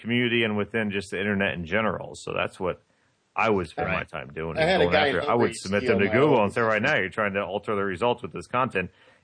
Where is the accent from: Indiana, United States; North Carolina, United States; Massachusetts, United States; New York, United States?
Indiana, United States; I grew up in Indiana. I spent my whole life in Indiana. When you're in the Midwest, we're nice people.